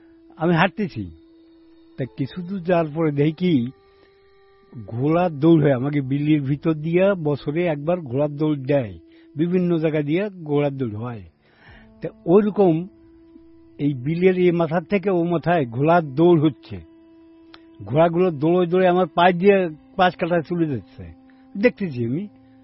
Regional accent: Gopalganj, Dhaka Division, Bangladesh; আমার বাড়ি নাম হচ্ছে গোপালগঞ্জ কাঠি ইউনিয়ন কাঠি গ্রাম। মোল্লা বাড়ি বললে সবাই চেনে, চেয়ারম্যান বাড়ি বললে সবাই চেনে।

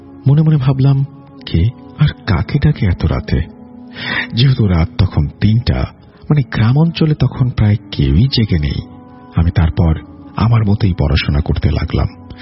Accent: Thakurgaon, Rangpur Division, Bangladesh; now in Dhaka, Bangladesh; ঢাকা থেকে বলছি, আমার গ্রামের বাড়ি ঠাকুরগাঁও।

